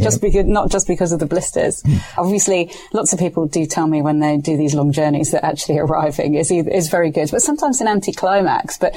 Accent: Spain; I grew up in Spain. I spend a lot of time in Spain.

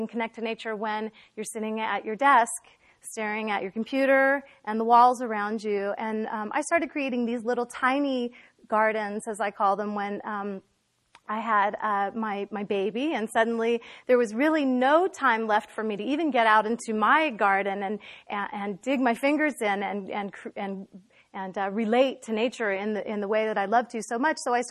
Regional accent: Austin, Texas, United States; I grew up in Austin, Texas. And when I grew up there, there was a lot of ambient nature

